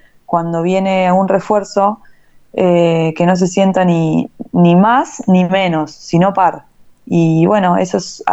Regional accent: Alejandro Korn, Buenos Aires Province, Argentina; yo soy vecina, soy de Alejandro Cor.

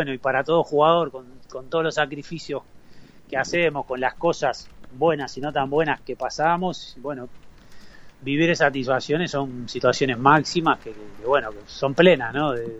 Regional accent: Uruguay; Uno mismo como profesional, como uruguayo también

